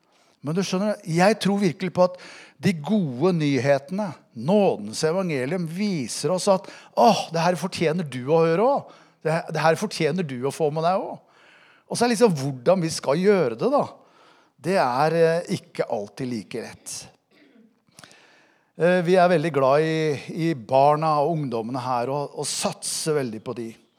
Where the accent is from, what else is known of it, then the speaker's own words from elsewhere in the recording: Innlandet, Norway; Bare det å flytte fra Skedsmokorset opp hit til Åsgreina, det var kultursjokk. Egentlig ikke, fordi at jeg kom fra Hadeland.